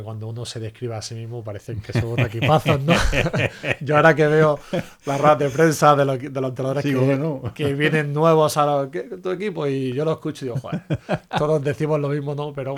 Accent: Almería, Andalusia, Spain; Me he tirado la mitad de mi vida viviendo fuera de Almería y la otra mitad en Almería.

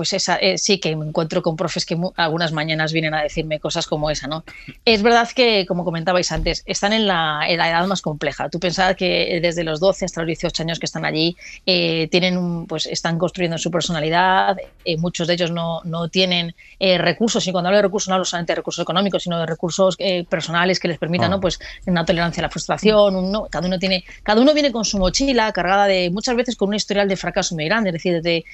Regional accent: Madrid, Community of Madrid, Spain; Tampoco aquí en mi adolescencia, aquí en el Villaverde, tampoco fue fácil, ¿eh?

